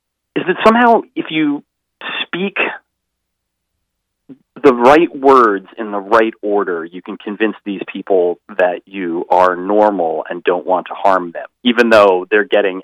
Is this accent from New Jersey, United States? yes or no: yes; New Jersey, United States; he's been by senator in New York for longer than anybody that I grew up with in New Jersey was ever my senator.